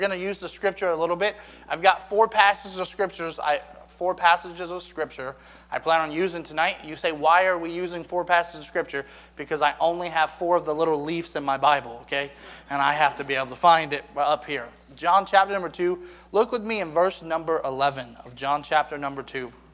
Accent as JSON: {"language": "English", "region": "Maryland", "country": "United States", "said": "So, but I am from Maryland. We don't have storms the way that we have them in Florida."}